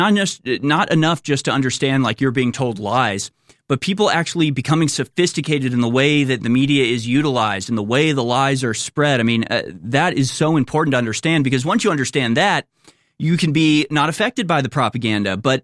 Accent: United States; I got to have somebody who's on America's side because I'm American.

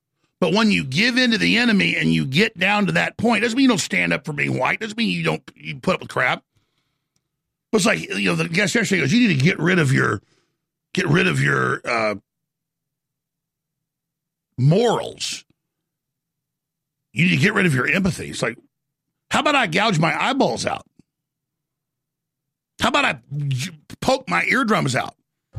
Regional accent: Dallas, Texas, United States; Whatever reason, where I grew up in Dallas, it just happened a lot.

